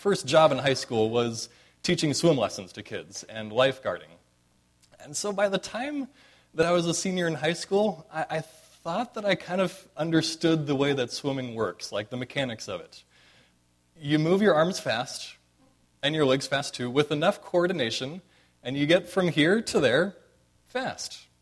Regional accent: Arizona, United States; I grew up in Arizona, which is to say that I grew up swimming.

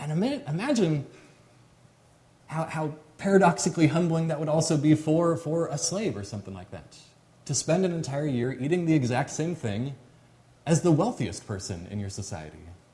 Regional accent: Arizona, United States; I mean, I grew up in Arizona. I mentioned that last week.

